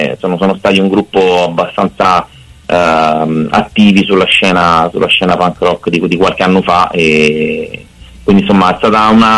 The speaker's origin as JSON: {"language": "Italian", "town": "Latina", "region": "Lazio", "country": "Italy", "said": "Allora, noi siamo di Latina"}